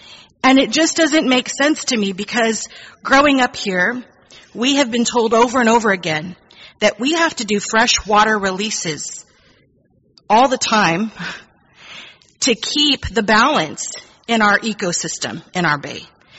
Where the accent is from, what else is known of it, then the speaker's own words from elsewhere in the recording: Corpus Christi, Texas, United States; I am here to ask you to deny this permit. I was born in Corpus Christi in 1971, and I have lived in the 78415 zip code my entire life